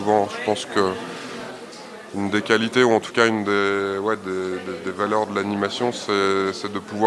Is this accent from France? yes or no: no; Belgium; Je viens de Belgique, donc je suis réalisateur surtout d'animation.